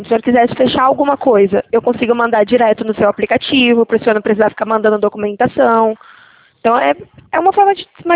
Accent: São Paulo, Brazil; Não, sou de São Paulo.

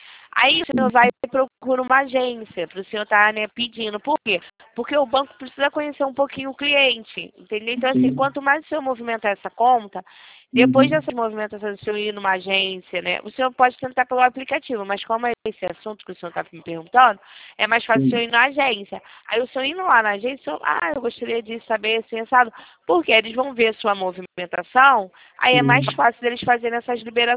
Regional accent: Rio de Janeiro, Brazil

